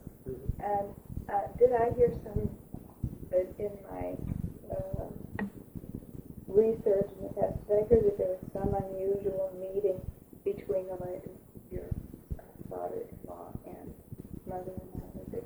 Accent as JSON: {"language": "English", "region": "Illinois", "country": "United States", "said": "No. I'm from Illinois."}